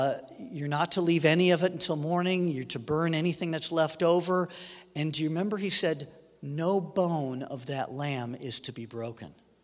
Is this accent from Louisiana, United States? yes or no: no; Los Angeles, California, United States; Now, I'm from Los Angeles originally, so I don't know much about livestock.